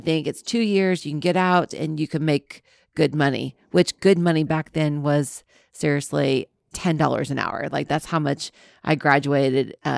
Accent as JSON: {"language": "English", "town": "Hillsboro", "region": "Illinois", "country": "United States", "tie": "born or raised there", "said": "So I was a farm kid, raised in Hillsboro, Illinois. We always say that we're from St. Louis, but it really is about another hour north of that for me."}